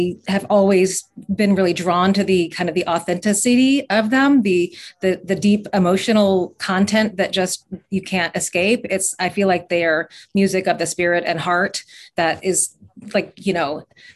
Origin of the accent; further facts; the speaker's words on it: Knoxville, Tennessee, United States; I grew up with spirituals. I grew up in Knoxville, Tennessee, and my father's a church music director